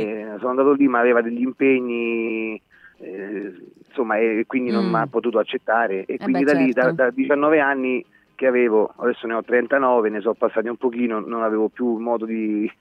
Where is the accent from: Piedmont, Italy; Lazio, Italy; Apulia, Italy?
Lazio, Italy; Rome; Sì, sono di Roma.